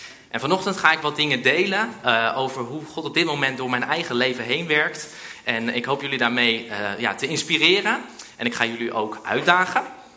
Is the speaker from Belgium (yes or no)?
no; Dronten, Flevoland, Netherlands; ik ben geboren en opgegroeid in Dronten.